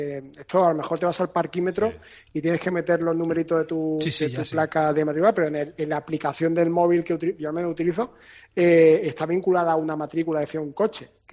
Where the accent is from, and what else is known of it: Málaga, Andalusia, Spain